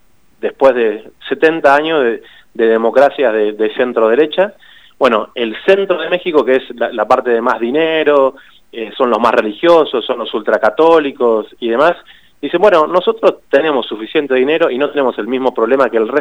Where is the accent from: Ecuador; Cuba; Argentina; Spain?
Argentina; lo digo como argentino primero antes que como comunicador